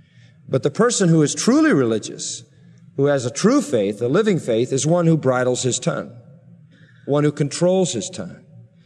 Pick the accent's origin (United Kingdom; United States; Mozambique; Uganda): United Kingdom; Scotland; stacked my pockets full, being the Scotsman that I am.